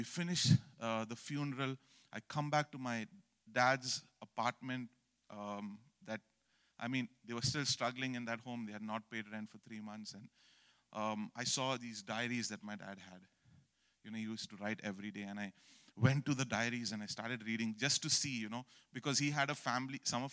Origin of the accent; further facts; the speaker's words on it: India; growing up in India with the parents, with the faith that my parents had